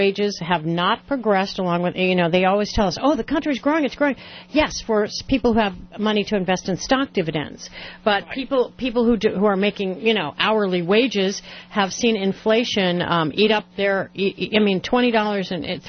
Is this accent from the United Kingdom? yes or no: no; Puerto Rico; I grew up in Puerto Rico too.